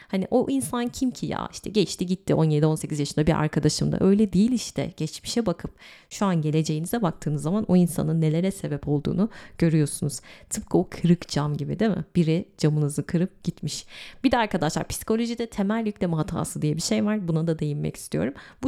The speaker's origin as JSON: {"language": "Turkish", "town": "Izmir", "region": "İzmir", "country": "Turkey", "tie": "born there", "said": "sadece aynı şehirde doğmuşuz, İzmir'de doğmuşuz, yani tek ortak noktamız bu. Çamaşır suyuna klorak diyoruz. İnsanları sinir ediyoruz. Simide gevrek diyoruz"}